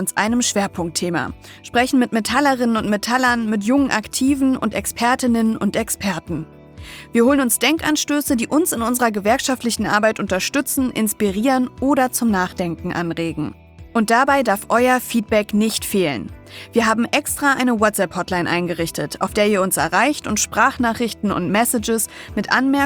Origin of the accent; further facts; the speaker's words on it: Wolfsburg, Lower Saxony, Germany; Ich bin die Moderatorin und Redakteurin dieses Podcasts. Ich komme gebürtig aus Wolfsburg und ich bin auch Gewerkschafterkind.